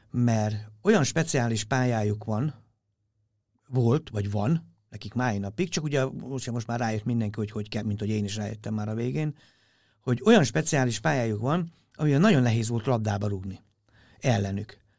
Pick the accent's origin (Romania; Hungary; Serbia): Hungary; én is magyar gyerek vagyok